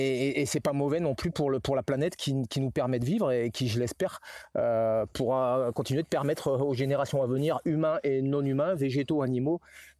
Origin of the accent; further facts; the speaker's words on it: the Alps, France; je suis allé tondre en Corse alors que je venais plutôt des Alpes.